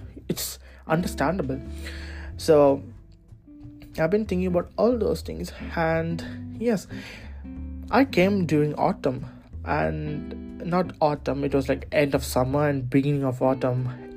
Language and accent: English; India; now in Norway; I'm like literally turning into Norwegian, even though I'm an Indian. I'm so sorry, but because I live in Norway, I'm turning into like a Norwegian.